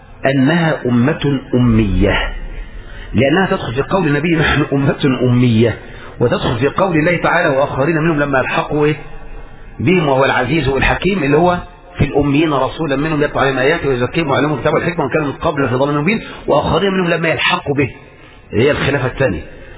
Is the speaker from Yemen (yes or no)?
no; Egypt; also born or lived in Saudi Arabia; اثرنا نعيش في مصر وتركنا السعوديه نعيش في مصر